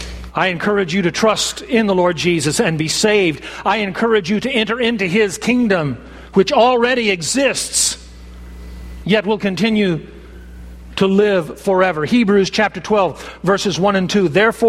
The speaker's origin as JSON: {"language": "English", "country": "United States", "said": "I'm an American. And I believe in patriotism."}